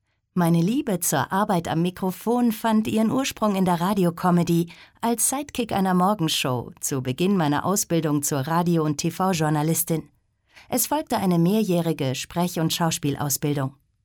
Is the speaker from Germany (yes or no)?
yes; Munich, Bavaria, Germany; born there; Ich bin gebürtige Münchnerin und arbeite hier als Synchronschauspielerin und Sprecherin für Hörbücher, Hörspiele, Dokumentationen, Computerspiele und Werbung.